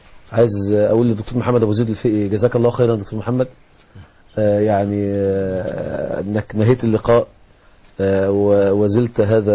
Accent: Egypt

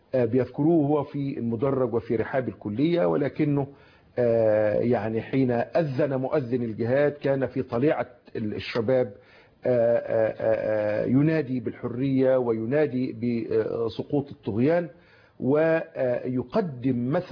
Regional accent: Egypt; بالنسبة لنا كمصريين، بالنسبة للشعب المصري

